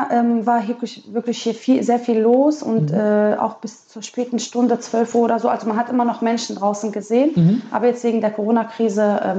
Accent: Stolberg, Germany; Also ich fühle mich sehr wohl in Stolberg und mag auch meine Stadt. Also ich bin hier in meiner Heimatstadt, sag ich mal so jetzt.

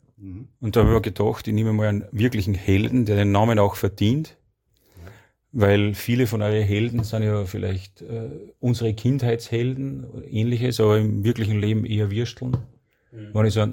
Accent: Salzburg, Austria; Mit meiner Heimatstadt, mit unserer Heimatstadt. Mhm. Wir sind ja quasi da im Ausläufer von Salzburg.

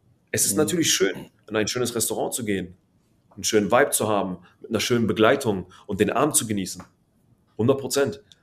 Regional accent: Palestine; German is a second language; Vor allem ich als Palästinenser

